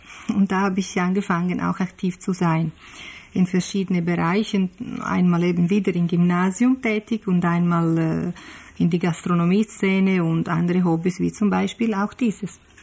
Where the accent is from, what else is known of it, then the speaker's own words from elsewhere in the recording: Florence, Tuscany, Italy; German is a second language; moved away as an adult; now in Germany; ich bin in Florenz in Italien geboren und dort bin ich aufgewachsen, habe ich studiert bis zu einem Romanistik-Studiumabschluss. Dort habe ich bis 1980 gelebt und gearbeitet